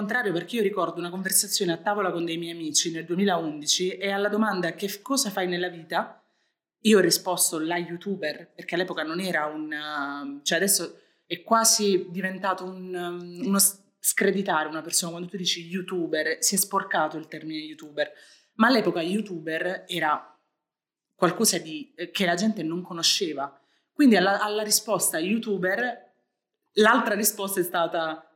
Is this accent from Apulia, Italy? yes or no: yes; Taranto, Apulia, Italy; noi siamo tutti di Taranto e Taranto è una città bellissima